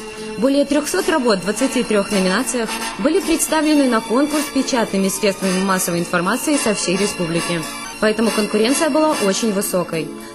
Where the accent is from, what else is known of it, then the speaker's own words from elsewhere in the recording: Belarus; Мы, белорусы, мирный народ. И превыше всего ценим счастье спокойно трудиться на своей земле.